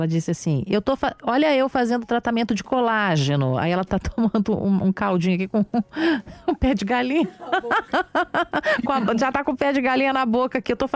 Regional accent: Maringá, Paraná, Brazil; Eu sou de Maringá, sou homem

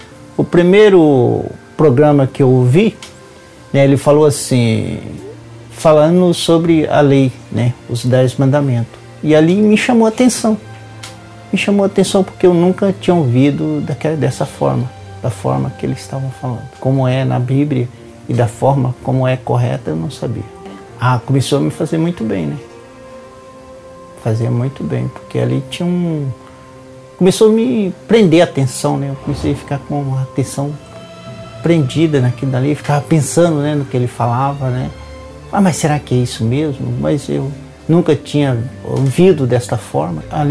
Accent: Bahia, Brazil; also born or lived in São Paulo; now in Maringá, Brazil; Eu saí da Bahia em 91, cheguei em São Paulo em 91 e fiquei até 2006. Em 2006, o casamento não deu certo, eu me separei e vim até Maringá.

